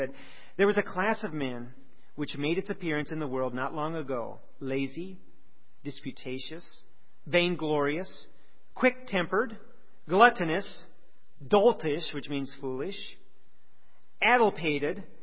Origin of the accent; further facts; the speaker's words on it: United States; Now, a lot of times my opinion is, I'm an American.